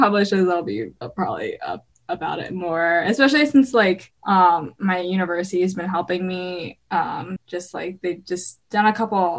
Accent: Colorado, United States; And then I'm like going back to Colorado, which is like my home state.

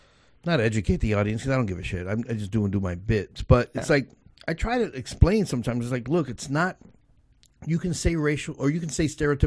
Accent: Bronx, New York, United States; That's why I'm from the Bronx, and that's just what I was raised.

